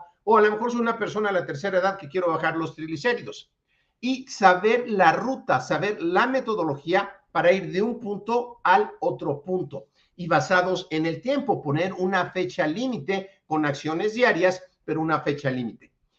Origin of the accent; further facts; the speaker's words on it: Mexico City, Mexico; de la Ciudad de México, de la Asociación Mexicana de Educación Deportiva.